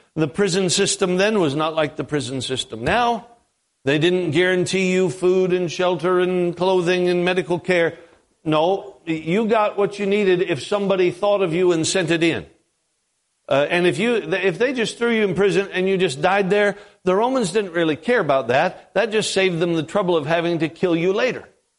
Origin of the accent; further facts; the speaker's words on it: Alaska, United States; I grew up in Alaska. 9 months out of the year, there's snow on the ground, there's mud, there's slush.